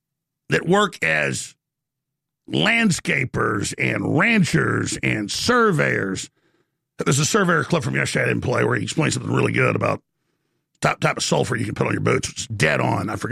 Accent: Dallas, Texas, United States; You know, I grew up outside Dallas, and from our neighborhood, when I didn't have a car when I'm like 12 years old or whatever, I was an idiot.

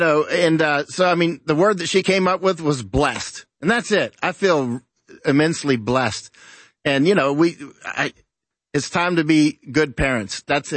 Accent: Southern United States, United States; But no Yankee. I'm from the South.

